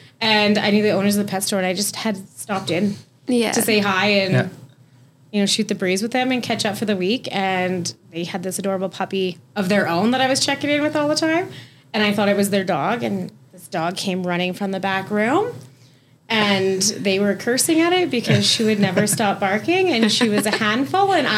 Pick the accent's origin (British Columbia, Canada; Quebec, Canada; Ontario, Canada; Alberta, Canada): Alberta, Canada; Calgary; I'm from the Calgary area.